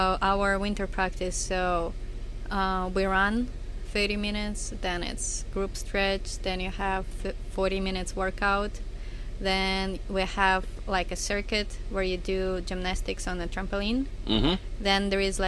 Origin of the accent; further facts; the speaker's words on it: Minsk, Belarus; We actually don't, because I'm from Minsk.